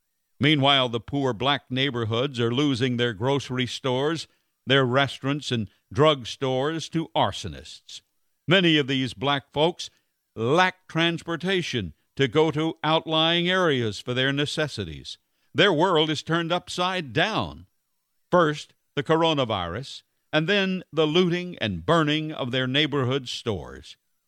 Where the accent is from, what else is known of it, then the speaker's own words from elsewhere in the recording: Wilson, North Carolina, United States; black man in my hometown of Wilson